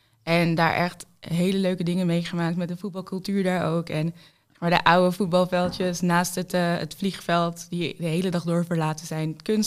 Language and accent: Dutch; Amsterdam, North Holland, Netherlands; Ik ben zelf opgegroeid in Zuidoost, in Venstepolder.